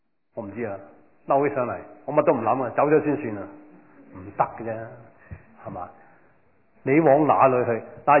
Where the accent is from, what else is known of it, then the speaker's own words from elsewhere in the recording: New Territories, Hong Kong; 我喺新界，我係新界人，有一間祖屋